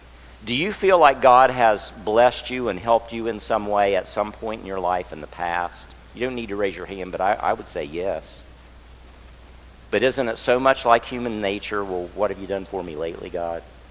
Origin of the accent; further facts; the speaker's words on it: Kaiser, West Virginia, United States; born there; I'm a native West Virginian. I was born in Kaiser, West Virginia. So I'm one of these weird people that I got mountaineer blood running in me.